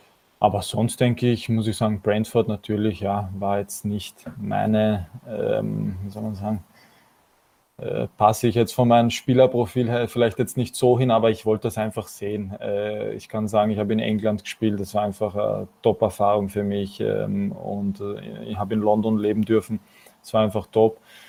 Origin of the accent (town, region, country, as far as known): Austria